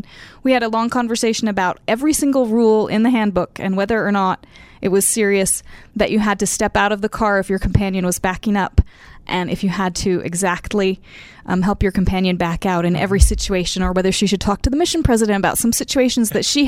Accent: New Jersey, United States; No, I'm a lifer. I grew up in New Jersey. I'm from a very large family, 11 children.

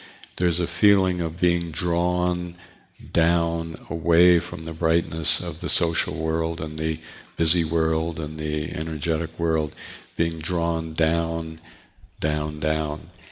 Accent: East Coast, United States; I grew up on the East Coast, kind of WASP family, go to the best schools, become a minister, a doctor, a lawyer

